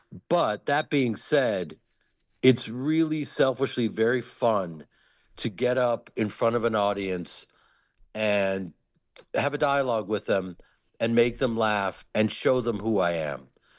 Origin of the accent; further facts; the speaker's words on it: Midwest, United States; And I'm from the Midwest, and I took a different path.